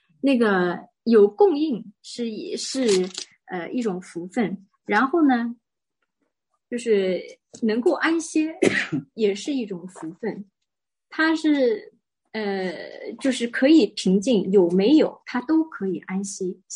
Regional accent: China; now in United States; 我们中国人也有的，我们自古以来就有这个祭奠，

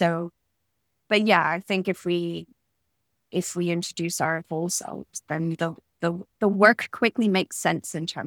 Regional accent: United States; up very rough in Appalachia, so a very poor stretch of America. I was born and raised in America.

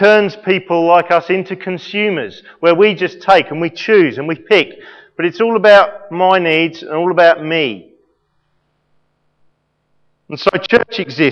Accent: England, United Kingdom; Okay. I'm English. You know, whatever background.

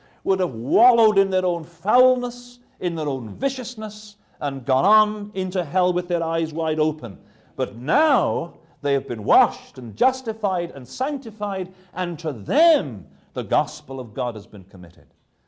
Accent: England, United Kingdom; certainly I was brought up on something in England

